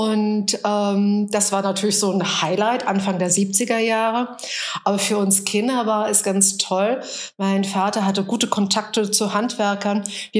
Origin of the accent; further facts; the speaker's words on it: Friedrichsdorf, Hesse, Germany; Also ich bin zwar nicht in Friedrichsdorf geboren, aber aufgewachsen. Meine Eltern sind Ende der 60er Jahre in den Damwald gezogen, als erstes Haus dort.